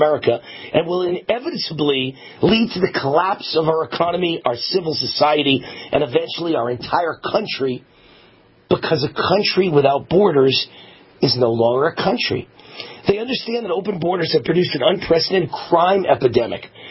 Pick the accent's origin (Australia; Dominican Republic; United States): United States; New York; I used to love the guy, by the way, as a kid growing up in New York.